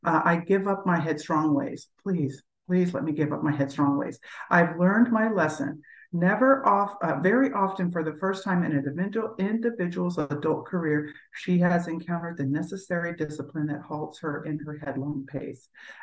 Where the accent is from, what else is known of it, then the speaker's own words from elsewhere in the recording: Texas, United States; I'm from Texas, so riding herd is like one of those things that people do around here.